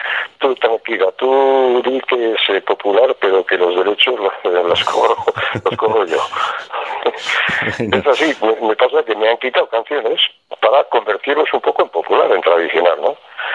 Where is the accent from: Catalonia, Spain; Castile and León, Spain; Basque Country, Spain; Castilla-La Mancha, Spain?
Basque Country, Spain; Orio; una vez me acuerdo que aquí en Orio, en mi pueblo, era un verano